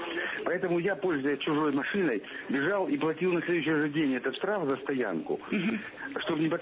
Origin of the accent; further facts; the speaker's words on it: Rostov-on-Don, Rostov Oblast, Russia; Я из Ростова.